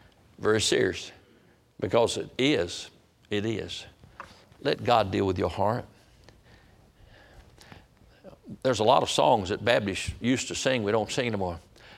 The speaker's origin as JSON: {"language": "English", "country": "United States", "said": "But I am an American. I love my country."}